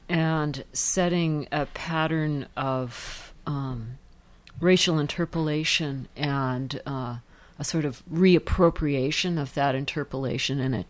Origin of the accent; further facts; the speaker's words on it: Canada; We're all Canadian together.